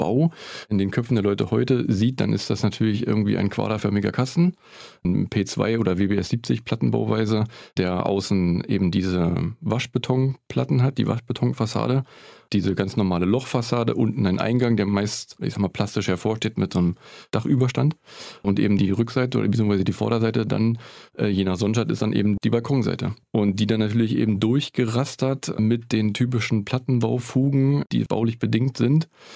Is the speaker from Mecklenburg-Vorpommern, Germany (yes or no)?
no; Eisenhüttenstadt, Brandenburg, Germany; born there; ich habe 2003 angefangen, Architektur in Cottbus zu studieren und bin parallel eben halt mit den ersten Semestern immer wieder nach Eisenhüttenstadt in meinen Geburtsort zurückgefahren